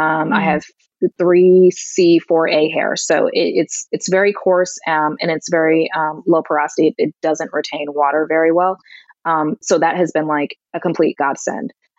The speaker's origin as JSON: {"language": "English", "region": "Connecticut", "country": "United States", "tie": "born or raised there", "said": "I have seen people from my home state in Connecticut take it"}